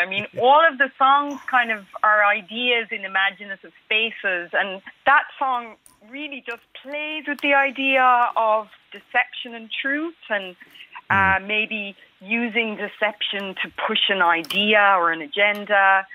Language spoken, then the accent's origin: English; Munster, Ireland; I'm from the Burren in County Clare. I grew up there.